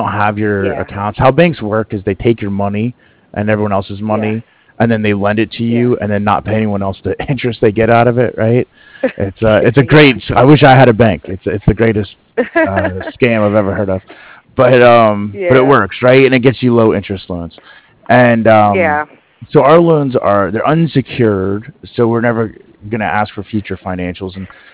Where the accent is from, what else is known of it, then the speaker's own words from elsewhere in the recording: East Coast, United States; I used to bank with them. I'm from the East Coast.